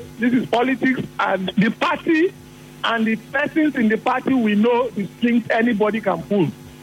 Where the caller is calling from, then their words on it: Port Harcourt, Rivers, Nigeria; I'm calling from Port Harcourt.